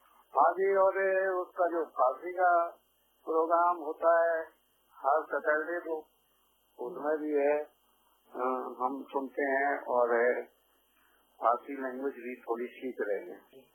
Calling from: Uttar Pradesh, India; मैं मोहल्ला परवीन दरवाजा और रैया का रहने वाला हूँ, क्योंकि उत्तर प्रदेश भारत में चलता है।

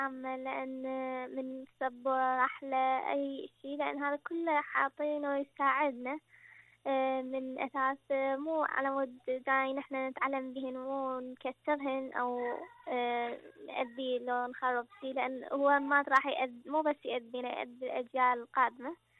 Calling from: Sweden; من السويد.

